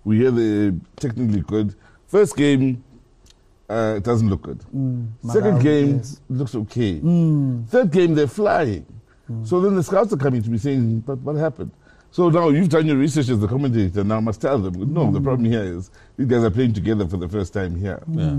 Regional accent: South Africa; And that's our issue as South African, how we organize and protect the lads as well

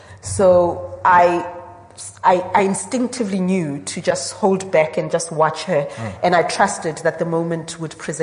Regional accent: South Africa; because I felt that I managed, as a South African citizen, as a woman, to articulate a final rebuke to Jacob Zuma before he left.

